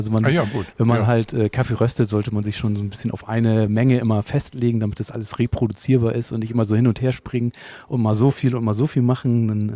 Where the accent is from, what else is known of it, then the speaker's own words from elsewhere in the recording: Cuxhaven, Lower Saxony, Germany; Also ich komme aus Cuxhaven tatsächlich.